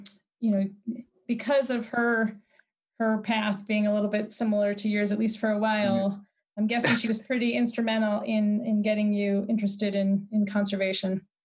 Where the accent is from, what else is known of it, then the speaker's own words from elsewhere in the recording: Wisconsin, United States; now in Montana, United States; I grew up in Wisconsin, so I have a similar Midwestern roots. And there are a lot of us displaced Midwesterners here in Montana.